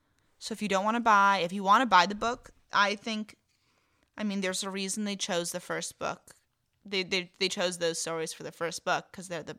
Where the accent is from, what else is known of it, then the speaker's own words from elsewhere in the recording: Los Angeles, California, United States; In case we haven't mentioned it enough already, we're from Los Angeles.